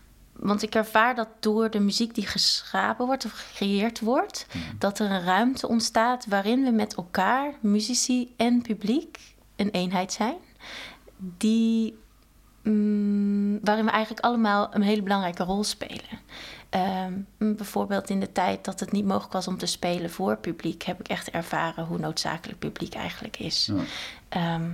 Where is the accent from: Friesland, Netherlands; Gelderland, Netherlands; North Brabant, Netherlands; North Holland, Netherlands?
North Brabant, Netherlands; Goirle; also born or lived in Norway; En dat eigenlijk door dus in Noorwegen te wonen, ik ben gaan voelen en ontdekken dat, hey, nee, ja … uit Nederland, uit Goorle.